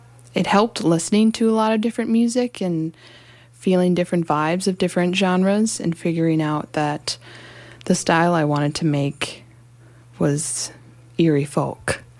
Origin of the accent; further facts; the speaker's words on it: Duluth, Minnesota, United States; So I am from Duluth and have lived there my whole life